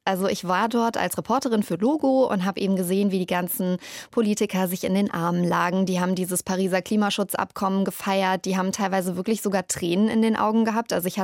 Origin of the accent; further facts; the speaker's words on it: Bad Soden am Taunus, Hesse, Germany; Ich komme nämlich aus der Fleischwursthauptstadt Hessens, aus Bad Soden am Taunus.